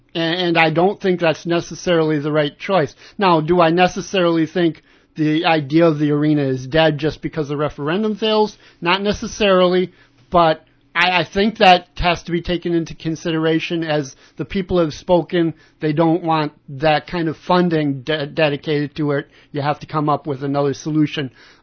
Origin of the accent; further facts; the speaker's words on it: Northfield, United States; I was born and raised in Northfield. I've lived here all my life.